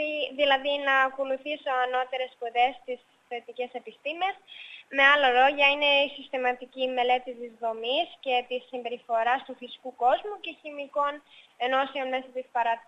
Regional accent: Greece; στην επερηφάνεια που νιώθω ότι είμαι Ελληνίδα και που μιλώ την ελληνική γλώσσα.

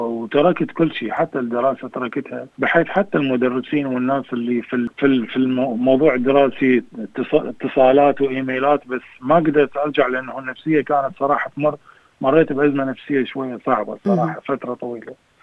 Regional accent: Iraq; moved away as an adult; also born or lived in United Arab Emirates; now in Australia; أنا طلعت من العراق عمري 18-20 سنة وعشت بالإمارات 14 سنة.

